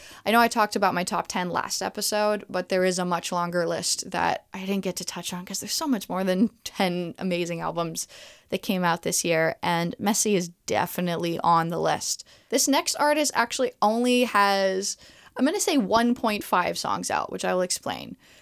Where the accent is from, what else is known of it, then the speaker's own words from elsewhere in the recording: Montreal, Quebec, Canada; Montreal. And so I have to tell you about at least one unbelievably cool band that's coming out of my hometown.